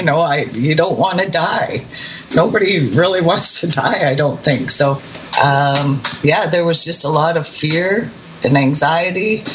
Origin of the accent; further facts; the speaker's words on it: British Columbia, Canada; I mean, I'm from British Columbia.